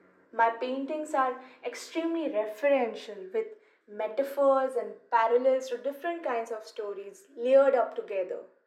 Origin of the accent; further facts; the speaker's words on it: Goa, India; I'm from Goa.